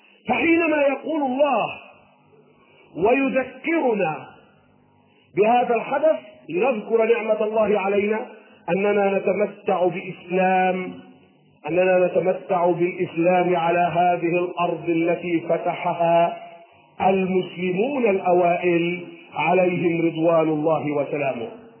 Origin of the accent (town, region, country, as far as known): Cairo, Cairo Governorate, Egypt